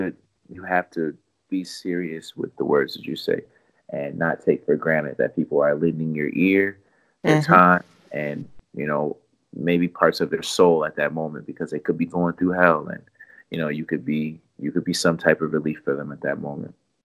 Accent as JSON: {"language": "English", "town": "Rochester", "region": "New York", "country": "United States", "said": "I'm not from New York City. I'm from upstate, which is about four hours away. Rochester's about 4.5 hours away from New York."}